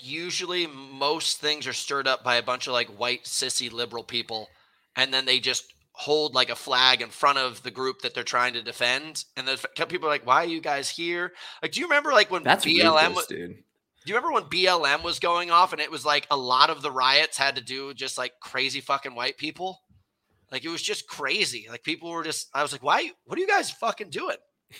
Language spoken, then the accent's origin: English; Connecticut, United States; my mom lives there and my brother and I grew up in Connecticut.